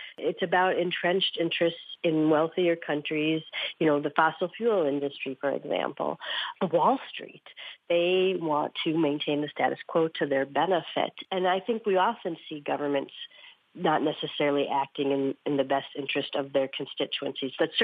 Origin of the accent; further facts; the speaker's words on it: Illinois, United States; I'm from Illinois. I go back home, talk to my family